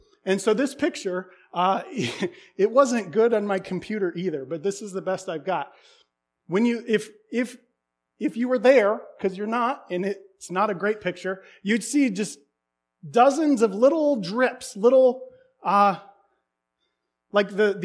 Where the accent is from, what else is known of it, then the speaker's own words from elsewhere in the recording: Midwest, United States; I grew up in the Midwest, and so water is just an assumption for me.